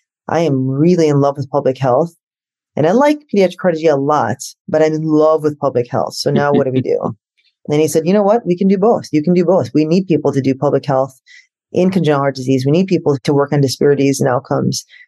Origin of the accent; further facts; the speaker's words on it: Chicago, Illinois, United States; I mean, I think it's very clear that I'm from Chicago.